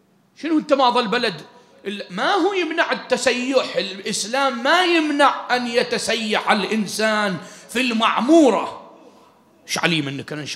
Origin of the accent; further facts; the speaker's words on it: Bahrain; قال لي بابا شو اسمك أنت؟ قلت له … من وين أنت؟ بحرين.